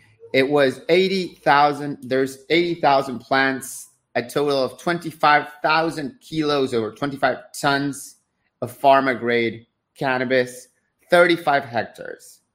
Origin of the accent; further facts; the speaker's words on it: Argentina; people who watch this show know I'm from Argentina.